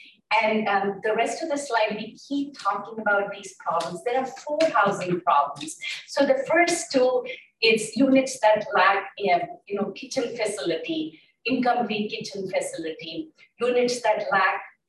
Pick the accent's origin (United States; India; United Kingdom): India; I grew up in India. We have a completely different definition.